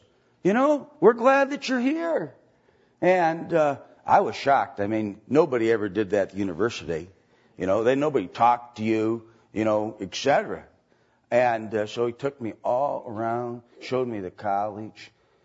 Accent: Waukesha, Wisconsin, United States; And I thought about my hometown, no church. I thought about Waukesha.

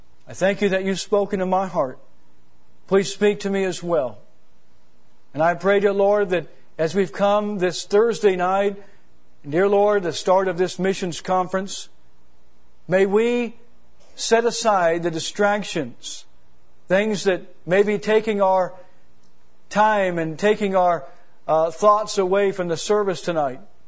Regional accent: Sarasota, Florida, United States; But yet, I grew up there from the age 7 on. I was growing up in Sarasota, Florida, with about 11 other kids in our neighborhood.

